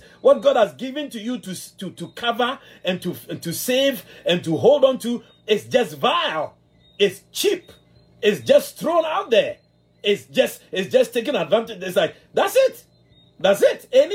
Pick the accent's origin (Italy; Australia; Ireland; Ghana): Ghana; growing up in the area where I was growing up in West Africa, in Ghana